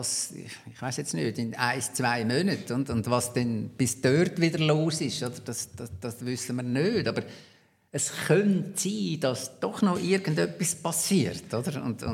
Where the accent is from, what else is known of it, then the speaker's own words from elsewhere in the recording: Biel, Bern, Switzerland; accent: Bernese German; also born or lived in Basel; Also, ich bin in Biel aufgewachsen, habe das breiteste Berndeutsch geredet, nachher nach Basel gekommen, in Basel ausgelachen worden, weil ich ein Berner bin.